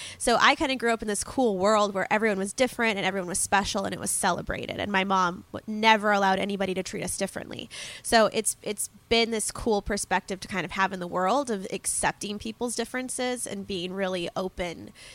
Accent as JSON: {"language": "English", "town": "Corvallis", "region": "Oregon", "country": "United States", "tie": "born or raised there", "said": "Yeah, I grew up in Corvallis, Oregon"}